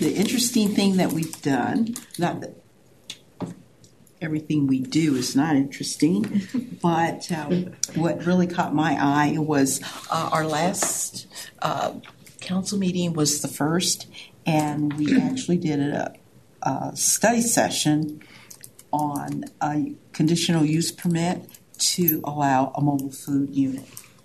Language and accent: English; California, United States; Well, this is my home, but I'm a Californian.